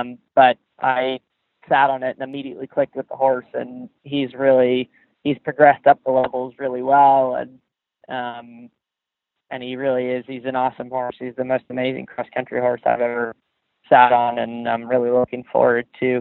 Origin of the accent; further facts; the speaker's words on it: California, United States; moved away as an adult; now in Florida, United States; I am from California originally, and I moved out east actually to work for Will Faudry almost 4 years ago now